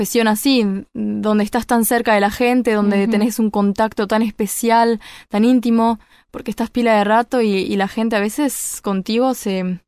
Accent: Uruguay; yo nací en Uruguay, están mis padres extranjeros, pero en realidad yo re uruguaya, sí. Con 3 hermanos más. Estudié acá, hice escuela, liceo, empecé la facultad

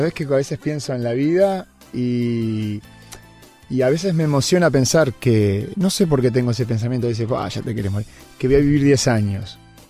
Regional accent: Uruguay; Me gustaría vivir en Uruguay, como buen uruguayo, ¿está?

